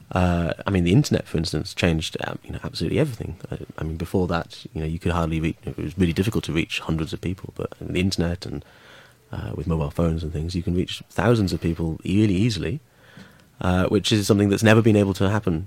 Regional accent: Wales, United Kingdom; when I was growing up in South Wales

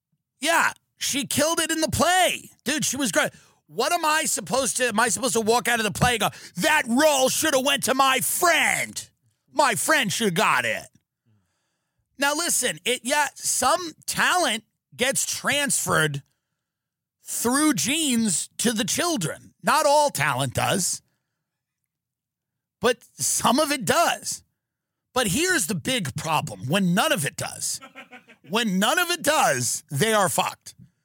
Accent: New York, United States; This looks like every guy I grew up with on Long Island.

